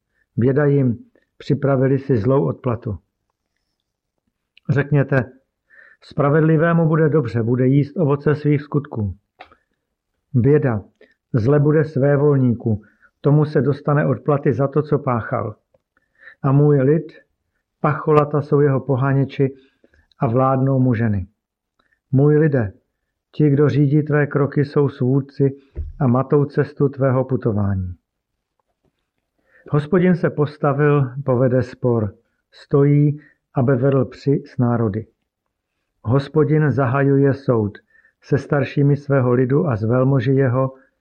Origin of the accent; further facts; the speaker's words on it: Slovakia; S bratrem, který je také farářem, jsme vyrůstali v reformované rodině na Slovensku.